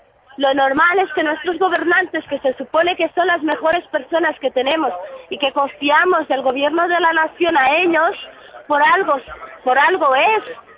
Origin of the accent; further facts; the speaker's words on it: Portugal; Yo, de Portugal.